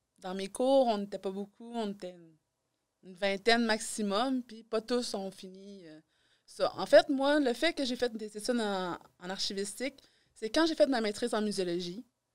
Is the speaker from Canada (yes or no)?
yes; Quebec City, Quebec, Canada; je suis originaire de Québec.